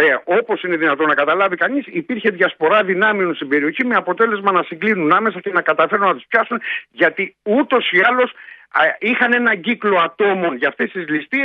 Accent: Patras, Western Greece, Greece; από την πατρίδα μου, από την Πάτρα.

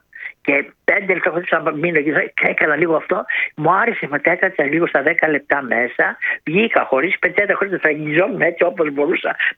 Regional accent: Athens, Attica, Greece; Και τότε δεν έμεινα Ραφίνα. Ήμουν από Αθήνα.

